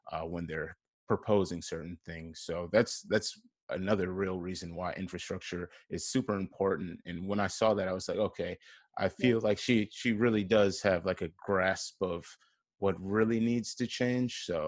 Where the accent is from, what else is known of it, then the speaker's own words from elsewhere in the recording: Kenosha, Wisconsin, United States; I'm born and raised in Kenosha, so I've seen how things have been